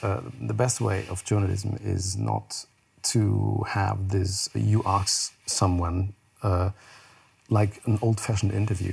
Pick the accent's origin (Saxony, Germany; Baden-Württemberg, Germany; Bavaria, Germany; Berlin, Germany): Baden-Württemberg, Germany; Heidelberg; English is a second language; I was born in Heidelberg and raised in Heidelberg, is a town in south of Germany